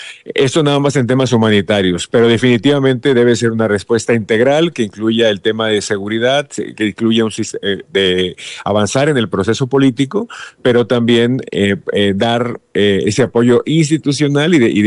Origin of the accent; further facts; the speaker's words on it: Mexico; Yo soy diplomático mexicano formado en el Servicio Exterior Mexicano